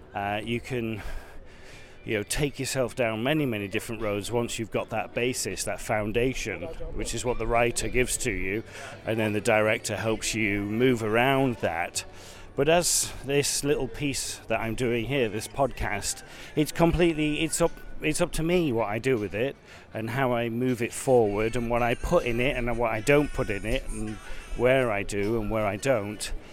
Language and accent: English; Blackpool, North West England, United Kingdom; now in Brighton, United Kingdom; I didn't grow up here. It's very similar to the town that I grew up in. I grew up in Blackpool, a seaside resort.